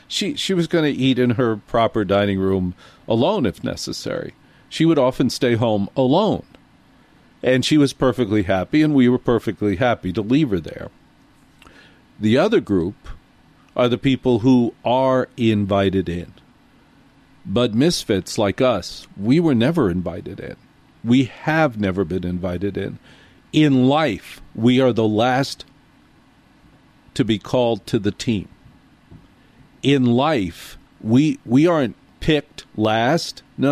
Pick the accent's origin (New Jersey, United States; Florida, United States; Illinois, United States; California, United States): New Jersey, United States; I grew up in Jersey. In Jersey, it is a great tradition on all major holidays to take that dinner and go to the car.